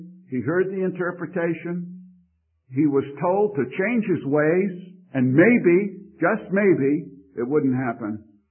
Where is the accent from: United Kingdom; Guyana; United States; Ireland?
United Kingdom; Scotland; being a Scot